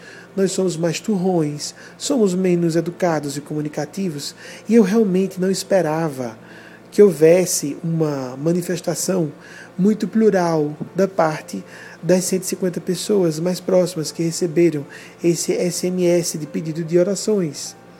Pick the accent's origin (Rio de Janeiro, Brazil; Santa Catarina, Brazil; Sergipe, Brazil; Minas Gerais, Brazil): Sergipe, Brazil; Eu sou sergipano, nasci aqui, amigos, eu conheço o nosso povo.